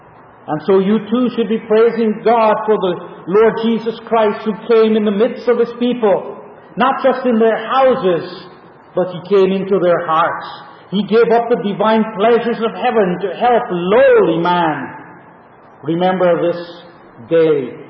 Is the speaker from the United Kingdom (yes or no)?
no; Canada; as our Canadian government does